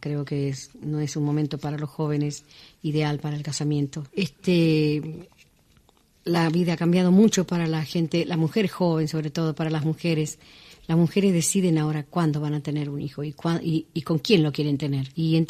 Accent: Tucumán, Argentina; Era tucumano como yo, somos aguerridos los tucumanos

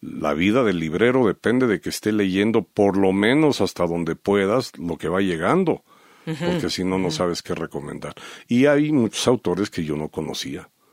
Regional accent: Washington, District of Columbia, United States; first language English; Spanish is a second language; Y es un homenaje a otra ciudad, que es Washington, D.C., que es en donde crecí. Mi primer idioma fue el inglés.

